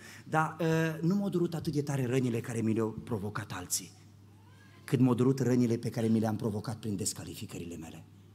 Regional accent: Romania; Noi suntem români.

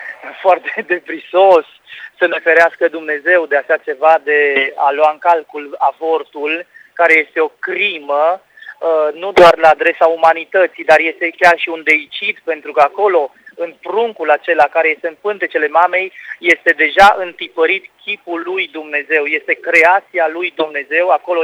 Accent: Romania; Doamne Tată, îți mulțumesc că sunt român.

